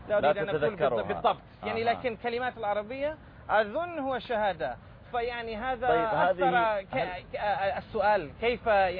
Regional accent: London, United Kingdom; born there; Arabic is a second language

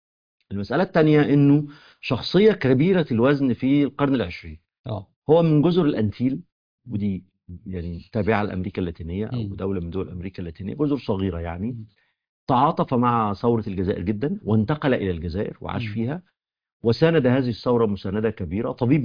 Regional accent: Egypt; وفي مثل عندنا في مصر، يعني هو مثل وقح شويه بس مفيد

